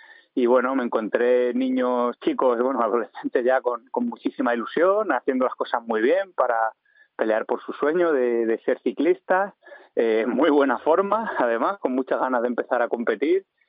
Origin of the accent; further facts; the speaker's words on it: Marbella, Andalusia, Spain; Ahora estoy trabajando en el Marbella Cycling Weekend, que será un campus aquí en mi tierra.